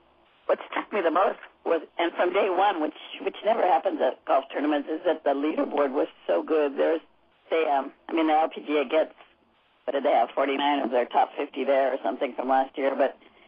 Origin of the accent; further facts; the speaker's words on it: Hawaii, United States; we're also from Hawaii, and we're used to playing in this kind